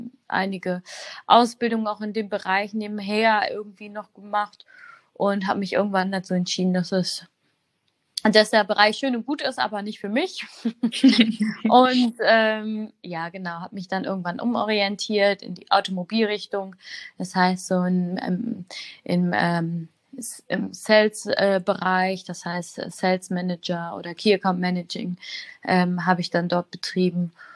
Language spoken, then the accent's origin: German; Wuppertal, North Rhine-Westphalia, Germany; Also aufgewachsen bin ich in Wuppertal zusammen mit meinen 3 bis 4 Geschwistern.